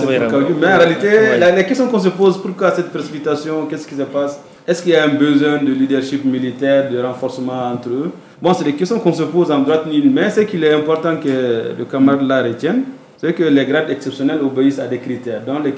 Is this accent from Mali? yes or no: yes; Timbuktu, Tombouctou, Mali; ça a été notamment la reprise de certaines villes, notamment chez moi à Tombouctou, où il y a l'autorité de l'État qui n'était pas auparavant.